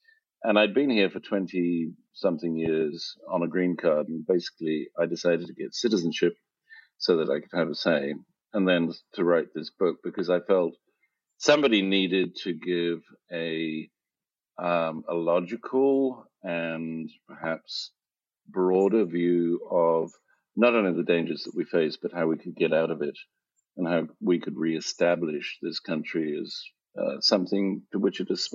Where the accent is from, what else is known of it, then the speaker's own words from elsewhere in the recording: South Africa; born there; also born or lived in United Kingdom; I've got a North Carolinian accent. And no, I'm actually, I was born in South Africa and educated in the UK.